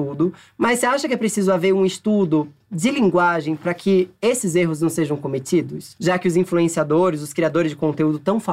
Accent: Northeast Region, Brazil; tem uma expressão que, como nordestino, eu sempre usei

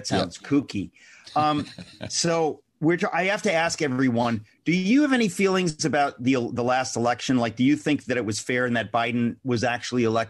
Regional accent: United States; Because I'm an American, and if I have any doubt, I have every right to bring it up.

